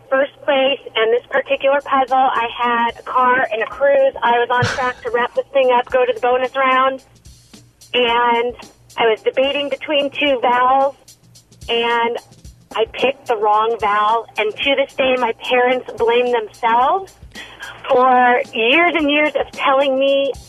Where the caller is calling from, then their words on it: Newport News, Virginia, United States; Newport News, Virginia.